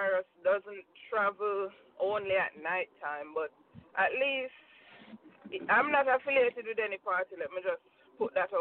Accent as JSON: {"language": "English", "country": "Jamaica", "lives_now": "United States", "said": "I'm actually in Florida right now."}